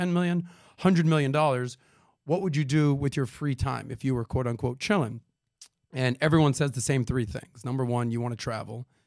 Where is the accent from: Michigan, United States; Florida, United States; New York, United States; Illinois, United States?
Florida, United States; Miami; Sure. Well, I'm born and raised in Miami. I'm a former jack of all trades, Miami party boy comedian who in his early 20s just didn't know what the hell was going on.